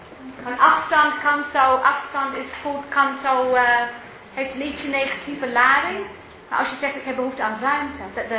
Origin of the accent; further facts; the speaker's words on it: New Zealand; Want ik kom uit Nieuw-Zeeland en ik ben 8 of 10 keer...